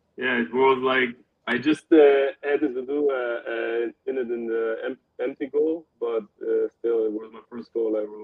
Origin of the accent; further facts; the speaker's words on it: Ulm, Baden-Württemberg, Germany; English is a second language; No, I grew up in Ulm. It's next to Heidenheim. It's a little bit biggest city. Yeah, there I was born and raised, grown up.